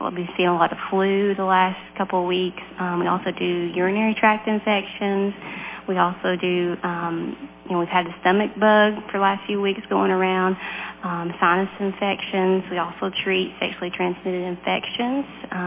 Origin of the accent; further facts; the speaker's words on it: Byrdstown, Tennessee, United States; No, in fact, I married my husband from Overton County. But I'm originally from Byrdstown.